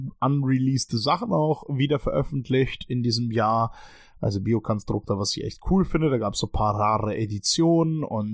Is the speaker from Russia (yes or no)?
yes; Moscow, Russia; ich komme aus Moskau